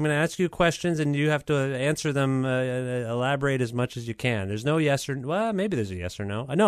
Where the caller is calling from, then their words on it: Guelph, Ontario, Canada; I'm calling you from Guelph, Ontario.